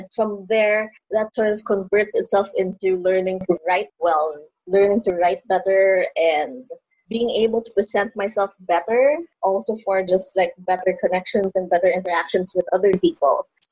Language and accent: English; Manila, Metro Manila, Philippines; as a teenager growing up in Manila.